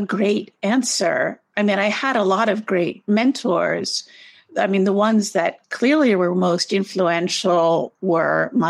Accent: New York City, New York, United States; even though I grew up in New York City, it was very, it wasn't a very diverse population that I was part of.

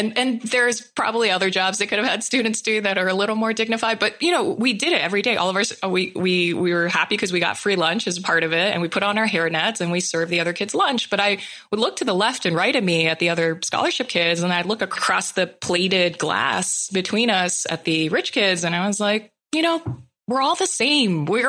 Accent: Hawaii, United States; Growing up in Hawaii is inherently a lesson in the beauty of Hawaiian ideals. It is interesting to be born and raised in a place and know your whole life that you're actually a guest there.

